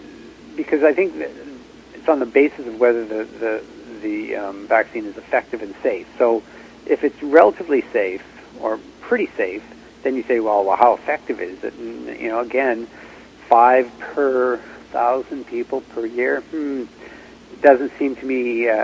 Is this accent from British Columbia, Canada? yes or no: yes; British Columbia, Canada; being a Canadian